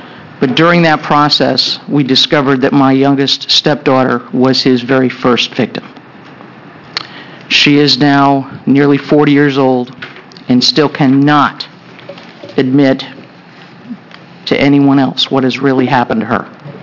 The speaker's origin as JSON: {"language": "English", "region": "Oregon", "country": "United States", "said": "I'm from Linn County, a resident of Lebanon."}